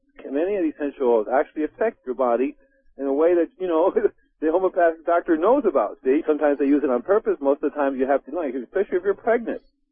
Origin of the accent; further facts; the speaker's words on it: Cuba; also born or lived in Puerto Rico / Costa Rica; I grew up in Cuba and Puerto Rico